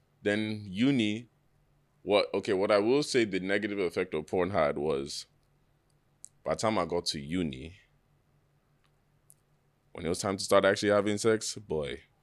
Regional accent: Atlanta, Georgia, United States; So like, I grew up in the South in Atlanta.

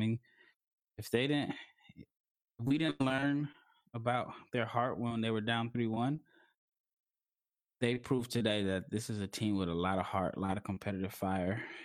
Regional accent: Denver, Colorado, United States; Weird. I'm from Denver.

